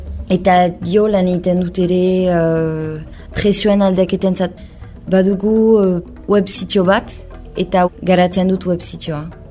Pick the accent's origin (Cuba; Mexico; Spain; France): France; Saint-Palais, Nouvelle-Aquitaine; now in Dublin, Ireland; Dona Paulekoa naiz Garazita Baionaren artian. Pauen lehenik estudiak egiten ditut eta hemen iz Dublinen